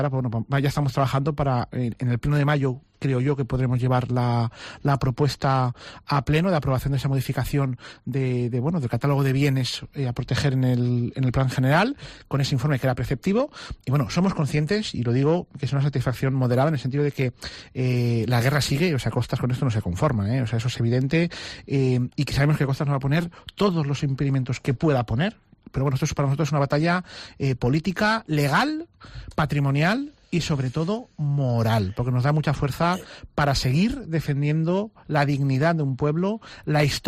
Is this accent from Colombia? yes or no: no; Nules, Valencian Community, Spain; Cómo está la parte de los proyectos pendientes de regeneración en mi pueblo, ¿no? En la playa de Nules